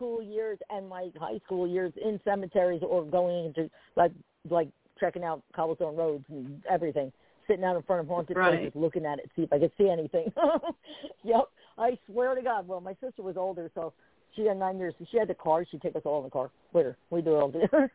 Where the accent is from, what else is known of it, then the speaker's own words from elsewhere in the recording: Perth Amboy, New Jersey, United States; Well, I grew up in Port Amboy.